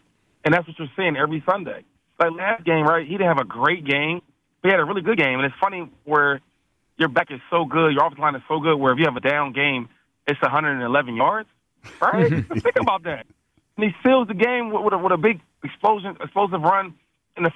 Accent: Harrisburg, Pennsylvania, United States; He's a Harrisburg legend. I'm from Harrisburg. He is, too, so shout-out to him.

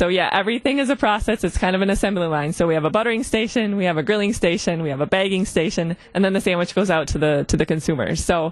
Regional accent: Wisconsin, United States; No. I'm from Wisconsin.

